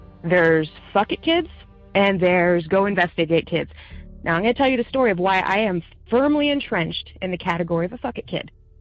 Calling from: Maryland, United States; Hello. I just started listening to your show. I'm from Maryland.

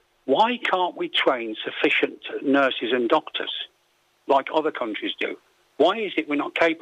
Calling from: Balearic Islands, Spain; from Mallorca.

